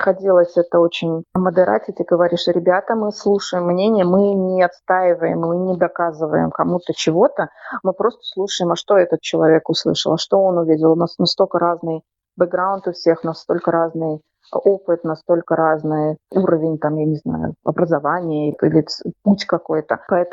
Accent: Moscow, Russia; когда я жила в Москве, я сама из Москвы

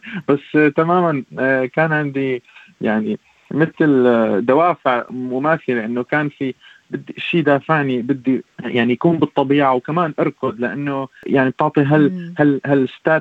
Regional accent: Syria; moved away as an adult; now in Australia; ب 2011 بلشت مشاكل، بدأت مشاكل في دمشق وبسوريا، والسنوات اللي بعدها ثلاث حرب كانت دموية وكانت كثير في لاجئين نسحوا ونحن كنا منهم. ب 2016 تقريبا احنا رحنا على لبنان وضلنا ننتظر للفيزا

